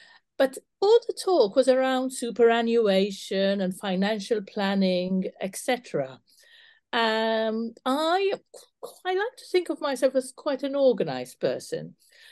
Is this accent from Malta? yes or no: yes; Malta; moved away as an adult; now in United Kingdom; I was actually born and brought up in Malta, and I spent the first 20 years of my life there. But I came to UK to do my clinical learning.